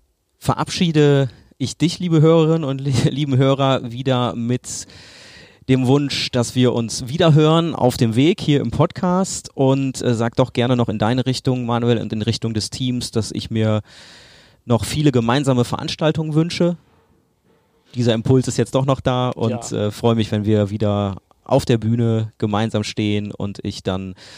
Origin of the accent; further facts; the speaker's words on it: Brühl, North Rhine-Westphalia, Germany; aus meiner Heimatstadt Brühl.